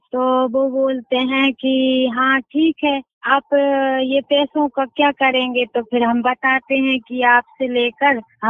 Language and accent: Hindi; Gunga, Madhya Pradesh, India; मैं ग्राम गुनगा तहसील वैरसिया जिला भोपाल की रहने वाली हूँ